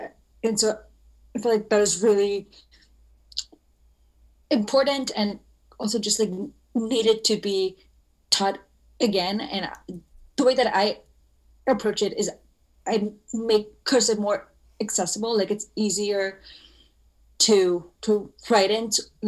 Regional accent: Mumbai, Maharashtra, India; moved away as an adult; now in United States; So I was actually born and raised in Mumbai, India, and I moved here at 19 after my mom passed away

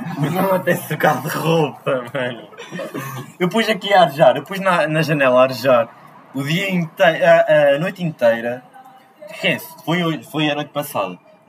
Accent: Aveiro, Portugal; Para quem não sabe, somos de Aveiro, claro, Aveiro City.

